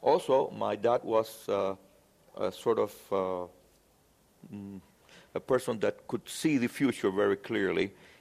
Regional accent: Cuba; English is a second language; So I learned English here in Cuba since I was a very little kid. And my family was part of the Cuban establishment of the 1940s and 50s. And that's where I grew up

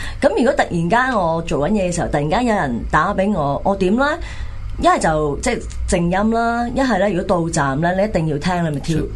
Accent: Hong Kong; 你觉得我哋香港人会去日本玩嘅时候咧，有啲乜嘢嘢系会令到人哋会误会我哋系中国人嘅咧？

